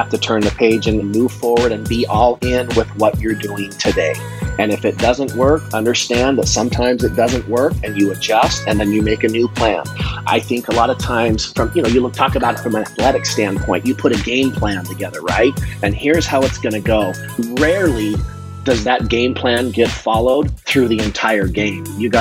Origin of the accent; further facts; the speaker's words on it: Utah, United States; I grew up just north of Salt Lake City, up that way.